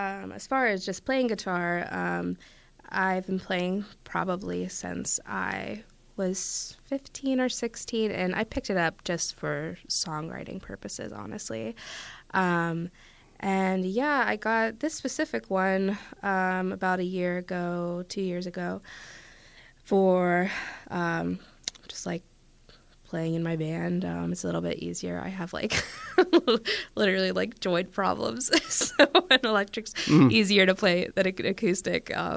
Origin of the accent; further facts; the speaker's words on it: Pennsylvania, United States; Yeah, I grew up on the Conemaugh River